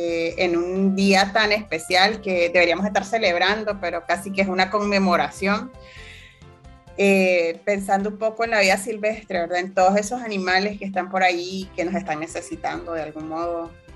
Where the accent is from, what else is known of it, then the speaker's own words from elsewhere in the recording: North Caribbean Coast Autonomous Region, Nicaragua; cuando yo era pequeña, vivía en Guaguabar.